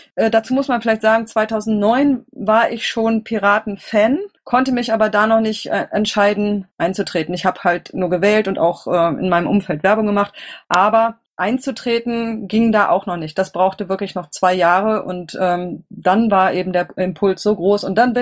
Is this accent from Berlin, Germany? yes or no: yes; Berlin, Germany; also born or lived in Bielefeld / Hamburg; Ich komme aus Berlin, das habe ich ja damit schon ausgedrückt, habe mal ein halbes Jahr in Hamburg gewohnt und bin gebürtige Bielefelderin, also ehemals Nordrhein-Westfalen.